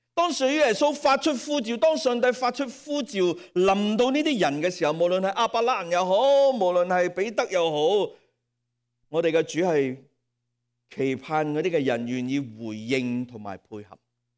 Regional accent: Hong Kong; 如果不是真的，我们香港人说真的搞出个大头佛出来。

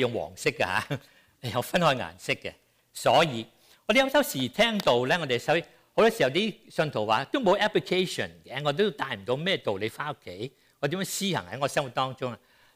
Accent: Hong Kong; moved away; 這個對我們香港人來說呢是有個都有個影響的。大家我沒有回香港長七年了

